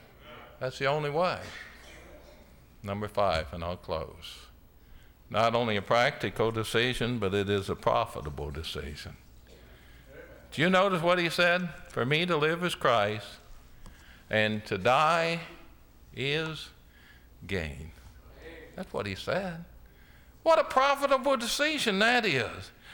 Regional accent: Illinois, United States; I grew up in Illinois. Now, for many of you that know nothing about Illinois, you think of Chicago. We actually don't claim Chicago.

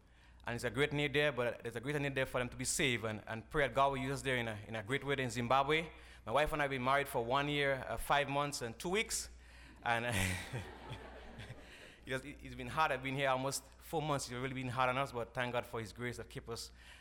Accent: Grenada; I am from Grenada.

